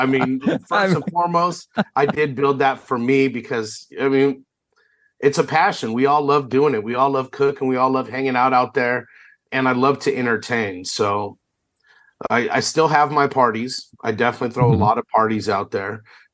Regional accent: California, United States; You know, where I was raised here in California, we cook a lot of tri-tip here, right?

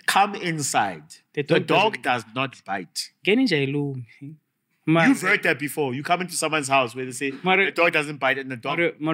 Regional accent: Alexandra, Gauteng, South Africa; I grew up in Alex, just saying to people. That's the real Alex.

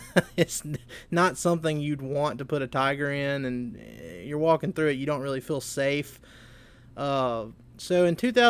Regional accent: Seminary, Mississippi, United States; It makes me think of something that would be made right here in my hometown of Seminary, Mississippi.

